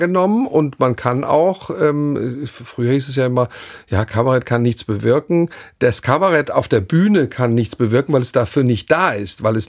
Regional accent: Mainz, Rhineland-Palatinate, Germany; born there; Und ich bin Mainzer, ich bin in Mainz geboren

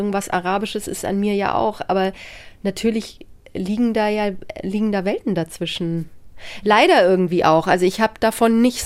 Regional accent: Erding, Bavaria, Germany; also born or lived in Munich; ich bin zwar in München geboren, aber wir sind dann sehr schnell nach Erding gezogen.

